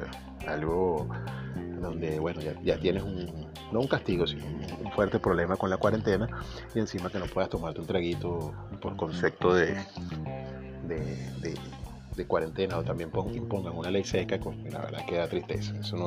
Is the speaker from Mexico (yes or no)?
no; Venezuela; me da pena ajena como venezolano